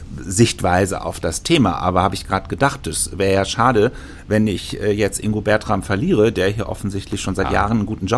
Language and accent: German; North Rhine-Westphalia, Germany; Das heißt, es strahlt auch in meine Heimat ins Sauerland rein.